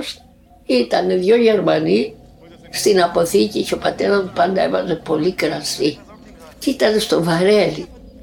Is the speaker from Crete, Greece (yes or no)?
yes; Daratsos, Crete, Greece; born there; Εγώ γεννήθηκα στο Δαράτσο. Το 1η Νοεμβρίου του 1926. Έζησα ωραία παιδικά χρόνια. Είμαστε μια πολυμελής οικογένεια. 9 παιδιά.